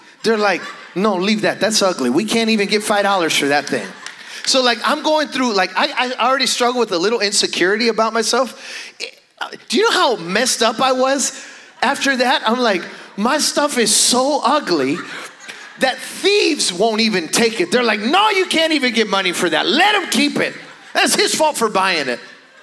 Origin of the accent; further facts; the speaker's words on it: Chicago, Illinois, United States; I was raised in Chicago, but like, you know, western suburbs.